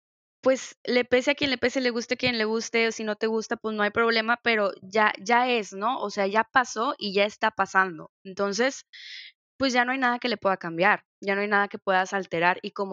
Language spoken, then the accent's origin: Spanish; Mexico; qué mejor que como mexicanos empezar a darles ese nivel a las vinícolas